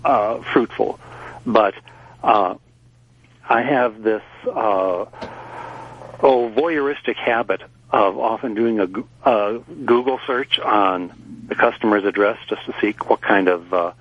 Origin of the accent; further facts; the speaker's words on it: Minnesota, United States; Oh, yes. Yes. I'm coming from Minnesota. There's a lot of us.